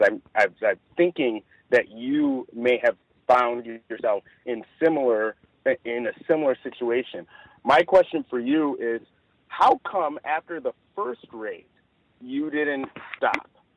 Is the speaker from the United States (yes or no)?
no; Nigeria; accent: Nigerian; I turned on my Nigerian accent extra thick to kind of, I guess, differentiate myself from the other gentlemen that were located inside the house.